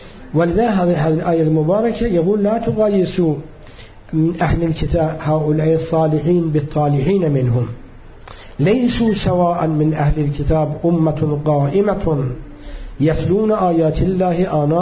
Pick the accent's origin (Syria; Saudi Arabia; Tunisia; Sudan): Syria; أنا كان بعض اللقاءات كان عندنا في سوريا